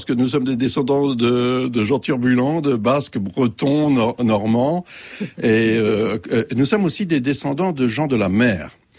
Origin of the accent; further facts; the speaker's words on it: St. Pierre & Miquelon; Et on est Saint-Pierre ou Miquelonné, d'ailleurs.